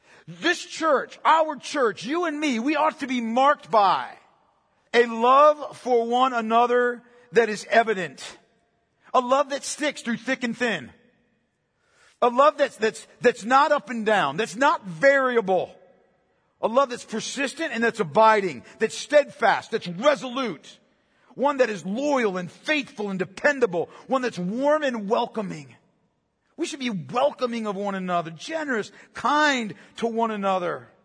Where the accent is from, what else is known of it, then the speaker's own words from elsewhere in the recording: Pennsylvania, United States; I'm from Pennsylvania, right?